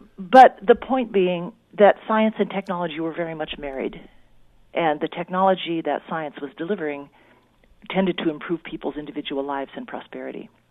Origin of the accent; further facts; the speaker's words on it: Oregon, United States; I got to know forestry a little bit because I grew up in the South Coast, Oregon, and I was steeped in forests and logging.